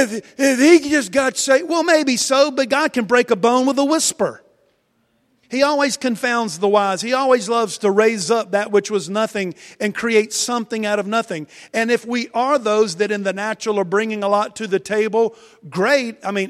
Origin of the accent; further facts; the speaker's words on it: Wilson, United States; that was the size of my hometown, Wilson, when I left for college years ago.